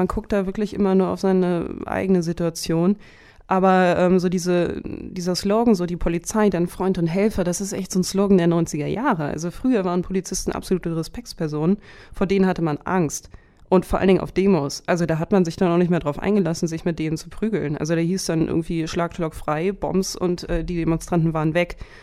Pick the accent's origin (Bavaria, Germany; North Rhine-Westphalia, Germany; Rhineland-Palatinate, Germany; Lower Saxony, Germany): Lower Saxony, Germany; born there; Das sage ich jetzt nicht nur als gebürtige Niedersächsin.